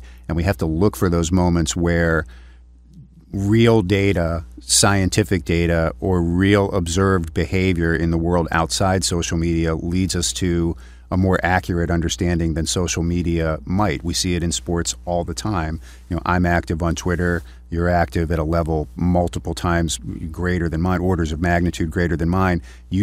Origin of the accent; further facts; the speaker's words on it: Pittsburgh, Pennsylvania, United States; I grew up in Pittsburgh, 1979.